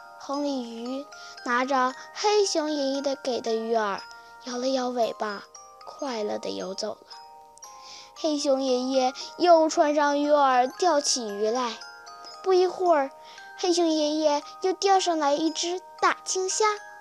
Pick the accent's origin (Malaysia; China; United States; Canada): China; Shenyang, Liaoning; 我来自辽宁省沈阳市。